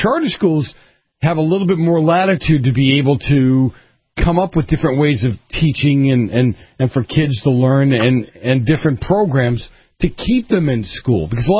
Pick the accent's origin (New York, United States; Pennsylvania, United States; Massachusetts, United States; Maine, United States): Massachusetts, United States; Boston; You know, when I was a kid growing up in Boston, we had the North Bennett Street Industrial School.